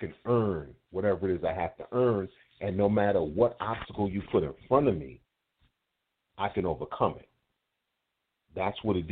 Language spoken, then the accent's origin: English; Brooklyn, New York, United States; I'm from Brooklyn, New York.